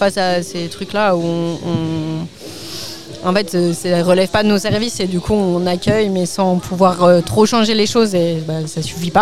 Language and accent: French; Saint-Martin-d'Hères, Auvergne-Rhône-Alpes, France; Moi je viens de Saint-Martin-d'Hers, donc c'est un peu l'autre côté de la rue.